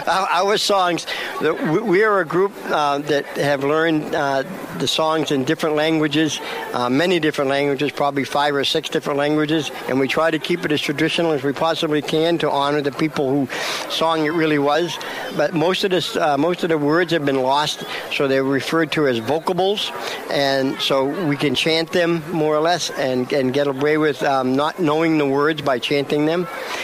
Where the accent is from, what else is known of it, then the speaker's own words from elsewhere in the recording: Maine, United States; I'm Passamaquoddy and Mi'kmaq, so I came down from Maine, and I learned all I could about the Wappinger people